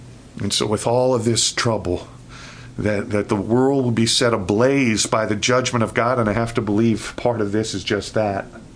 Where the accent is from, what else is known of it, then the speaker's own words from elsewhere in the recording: New York City, New York, United States; I grew up in New York City, Queens, but lived the past 26 years just right outside New York City